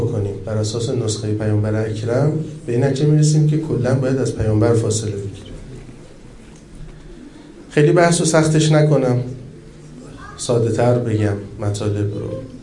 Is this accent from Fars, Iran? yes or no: no; Mashhad, Razavi Khorasan, Iran; آقا ما مشهدی هستیم